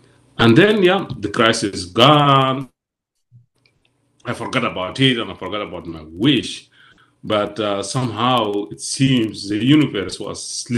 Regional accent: Darfur, Sudan; now in Europe; I end up into some troubles with the government because I'm from Darfur

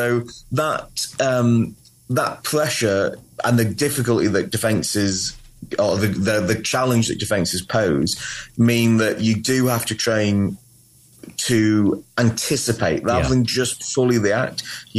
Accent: Wales, United Kingdom; because I'm Welsh.

